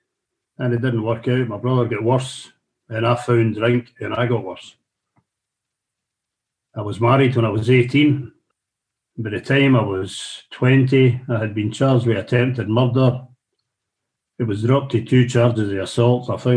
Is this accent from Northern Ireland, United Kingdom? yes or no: no; Glasgow, Scotland, United Kingdom; So growing up in the Gorbals, which was a kind of rough area of Glasgow with … I learned how to look after myself, you know.